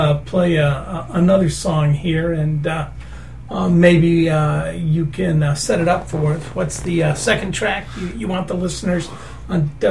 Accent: Detroit, Michigan, United States; Now, I remember the … in the 313 there, where I'm from Detroit.

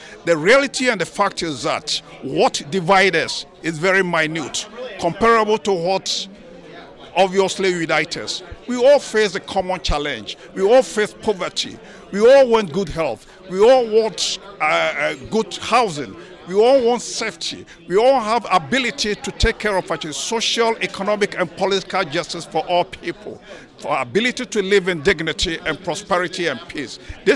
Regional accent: Ghana; born there; I was born in Ghana, and I have experienced the worst of humanity

